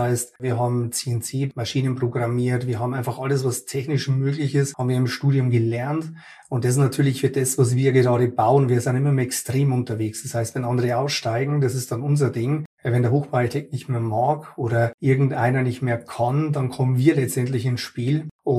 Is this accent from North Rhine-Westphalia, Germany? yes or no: no; Regensburg, Bavaria, Germany; ich komme aus Regensburg.